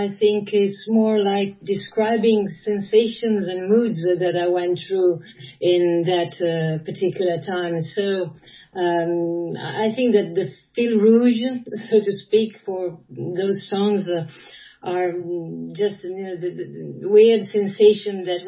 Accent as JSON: {"language": "English", "town": "Ferrara", "region": "Emilia-Romagna", "country": "Italy", "tie": "born or raised there", "said": "I'm talking to you from Ferrara, my hometown."}